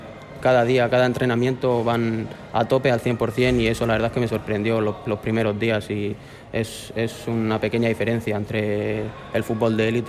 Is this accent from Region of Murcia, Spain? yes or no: yes; Santomera, Region of Murcia, Spain; me quedé un año más en el equipo de mi pueblo, en Santomera.